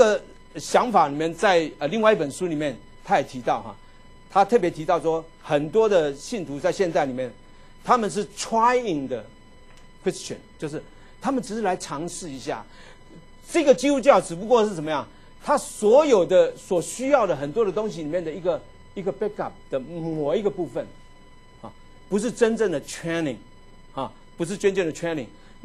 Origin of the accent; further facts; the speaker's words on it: Taiwan; 我是来自一个小国家叫做台湾